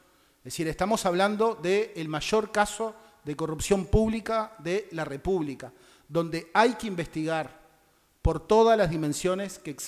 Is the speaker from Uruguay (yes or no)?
yes; Uruguay; Yo lamento muchísimo que esa metodología se haya aplicado en mi país. El Uruguay es un pequeño país